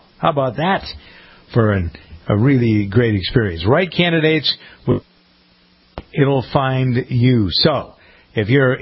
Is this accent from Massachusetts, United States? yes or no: yes; Framingham, Massachusetts, United States; in my hometown of Framingham